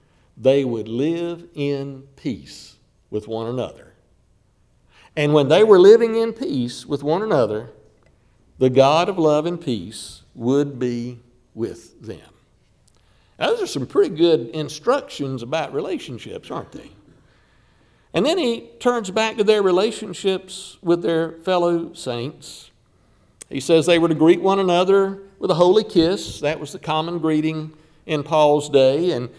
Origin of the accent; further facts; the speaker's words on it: the South, United States; We're from the South. Let's say, be with you all.